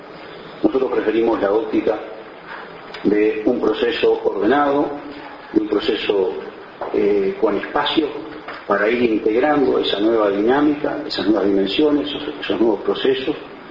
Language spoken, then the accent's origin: Spanish; Uruguay; así somos los uruguayos todos, somos todos directores técnicos, tenemos ideas para todo